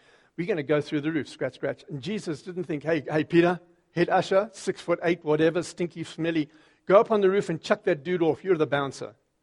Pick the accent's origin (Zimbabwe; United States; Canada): Zimbabwe; It's exactly so. I'm from Zim, a bit off there.